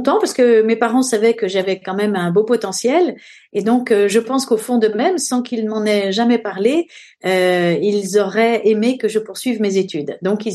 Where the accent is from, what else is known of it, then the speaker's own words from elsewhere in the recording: Paris, Île-de-France, France; born there; je suis née à Paris.